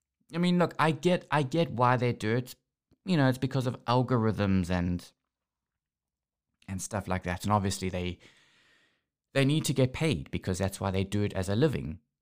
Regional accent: South Africa; The identity I most associate myself with and the identity that I'm most proud of, which is being South African.

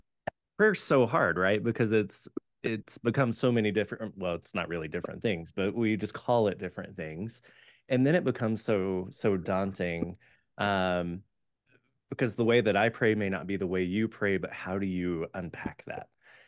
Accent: Texas, United States; at least in my experience with prayer growing up in Texas

